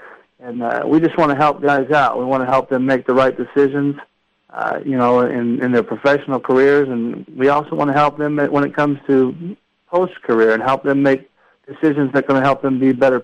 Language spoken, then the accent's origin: English; Eastland, Texas, United States; You know, I'm from small town Texas, about, you know, 3,000 people in my hometown in Eastland, Texas.